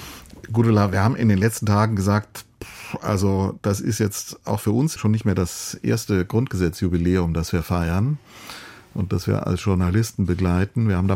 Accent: Cologne, North Rhine-Westphalia, Germany; Das war auch mein Lebensgefühl als so ein Kind der Westdeutschen Bundesrepublik. Ich bin in Köln, also mit der Straßenbahn ein paar Stationen von diesem Museum König entfernt, aufgewachsen.

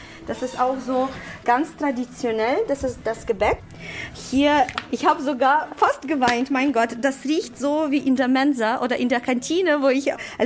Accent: Western Ukraine, Ukraine; German is a second language; Ich komme aus dem Westen und ich mache es mit Buttermilch.

